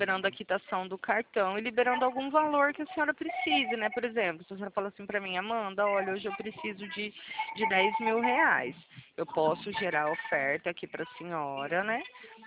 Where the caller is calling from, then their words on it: Presidente Prudente, São Paulo, Brazil; Eu falo aqui de Presidente Prudente.